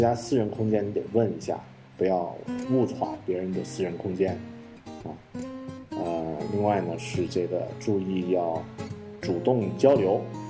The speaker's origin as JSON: {"language": "Chinese", "country": "China", "said": "这个也是我们中国人，内向的中国人不太习惯的一个方法"}